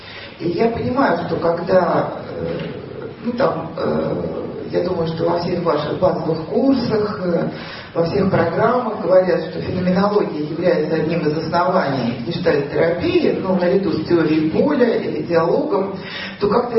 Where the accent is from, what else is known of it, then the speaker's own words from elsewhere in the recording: Saint Petersburg, Russia; now in Moscow, Russia; меня в раннем детстве утащили родители в Питер, потому что там это было связано с работой отца, и выросла я в Питере, и потом уже выйдя замуж, снова вроде как вернулась в Москву, но своим родным городом я считаю Санкт-Петербург и считаю себя петербурженкой